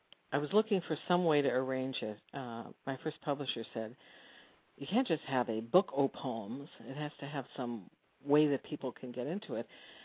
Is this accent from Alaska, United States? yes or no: yes; Alaska, United States; I had the privilege of growing up in Alaska.